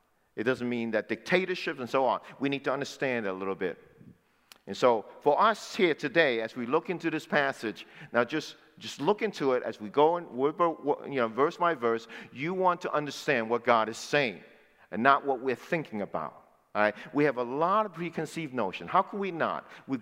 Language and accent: English; United States; And by the way, I know that as an American, I love to say it.